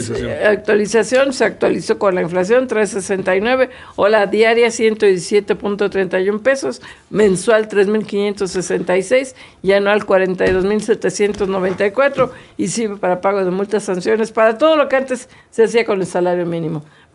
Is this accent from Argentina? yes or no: no; Mexico; porque así somos los mexicanos